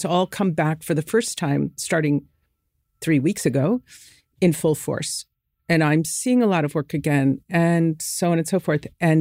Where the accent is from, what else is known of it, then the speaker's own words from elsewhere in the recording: Chicago, Illinois, United States; I grew up in Chicago.